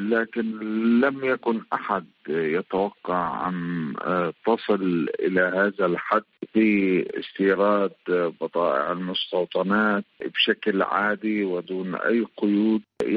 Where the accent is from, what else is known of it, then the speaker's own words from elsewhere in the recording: Palestine; يعني هذا ما تبقى لنا يعني كفلسطينيين